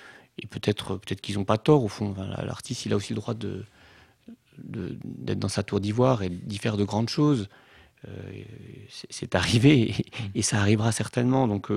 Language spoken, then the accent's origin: French; Strasbourg, Grand Est, France; Je suis originaire de Strasbourg et c'est une ville